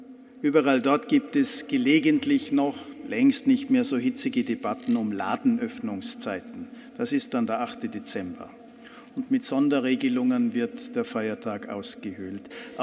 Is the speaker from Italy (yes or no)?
no; Austria; Ich bin Österreicher.